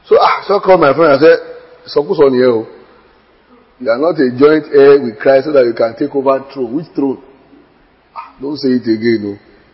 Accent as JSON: {"language": "English", "country": "Nigeria", "said": "When you say Son of God, what's on my mind as a Nigerian is a male boy, male son."}